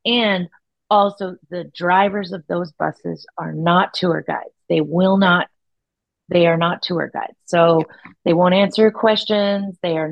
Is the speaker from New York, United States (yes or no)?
no; Hilo, Hawaii, United States; now in Juneau, United States; So this isn't a town. It's so funny. I'm originally from Hilo, Hawaii. Okay. And our population in Hilo is way less than our population in Juneau.